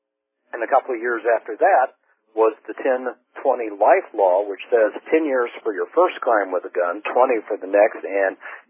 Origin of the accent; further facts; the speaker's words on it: Florida, United States; also born or lived in Virginia; now in California, United States; I grew up in Florida, and I left Florida the year that concealed carry shall issue was enacted.